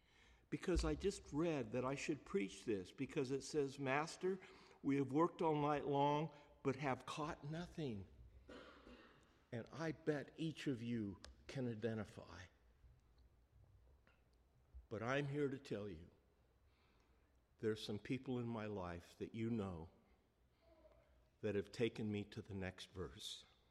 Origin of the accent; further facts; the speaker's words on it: Portland, Oregon, United States; I am from Portland, Oregon, and I love to fish.